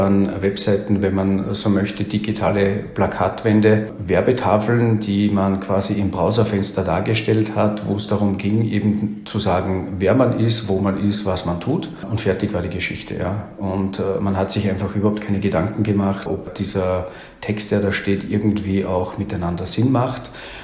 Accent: Salzburg, Austria; born there; now in Carinthia, Austria; bei mir ist unschwer herauszuhören, dass ich Österreicher bin, gebürtiger Salzburger, jetzt aber in Kärnten lebe

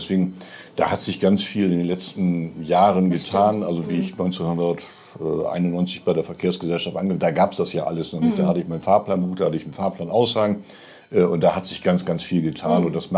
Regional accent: Bremerhaven, Bremen, Germany; Ich bin in Bremerhaven geboren und habe die letzten 60 Jahre in Bremerhaven verbracht. Ich war beruflich mal 7 Jahre bei Daimler-Benz in Bremen, aber auch ansonsten habe ich meine Berufszeit in Bremerhaven verbracht.

